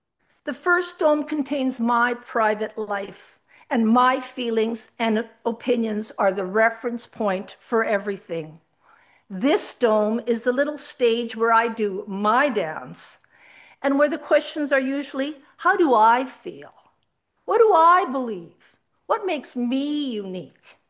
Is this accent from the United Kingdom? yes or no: no; Abbotsford, British Columbia, Canada; My world, when I grew up in Abbotsford, expanded from the close confines of the church, life at MEI, and Abbotsford, and the value of German school